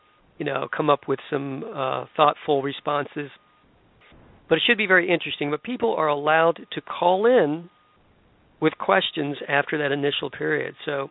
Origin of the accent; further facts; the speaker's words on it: Tampa, Florida, United States; but I got an invitation from a radio station in my hometown, Tampa, Florida, to participate in a debate